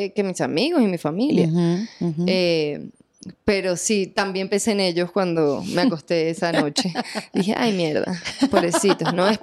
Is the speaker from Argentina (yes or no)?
no; Venezuela; moved away as an adult; now in Colombia; A mí me preocupó cuando llegué a Colombia, que, claro, vengo de Venezuela a protagonizar